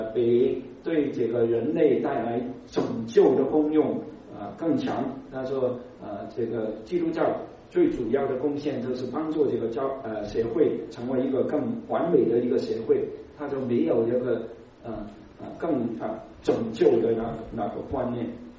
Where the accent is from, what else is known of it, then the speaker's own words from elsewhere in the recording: China; 我们中国人就知道了